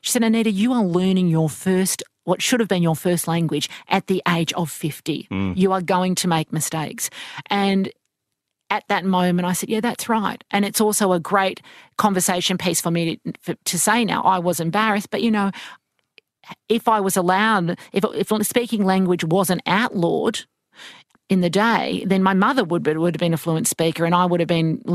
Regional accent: Matraville, New South Wales, Australia; born there; I'm a city girl. I was born in Matraville near La Perouse

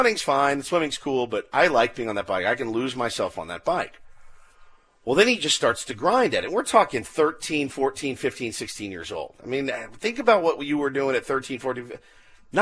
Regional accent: Texas, United States; Now, I'm from the Dallas-Fort Worth area where Lance grew up, Plano, Texas.

